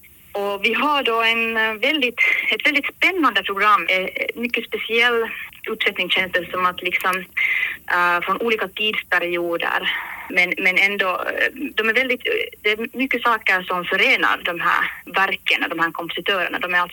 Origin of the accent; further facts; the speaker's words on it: Helsinki, Uusimaa, Finland; Jag kommer från Finland. Jag bor i Helsingfors och här är jag också uppvuxen.